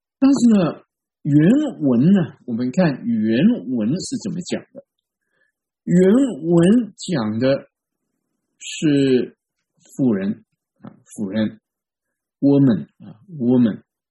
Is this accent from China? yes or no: yes; China; 因为我们中国人我们都非常的尊重我们的父母。